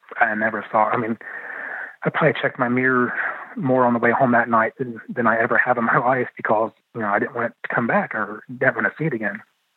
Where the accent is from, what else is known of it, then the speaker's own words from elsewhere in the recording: London, Ohio, United States; born there; And that's the town I was born in. I was born in London, Ohio.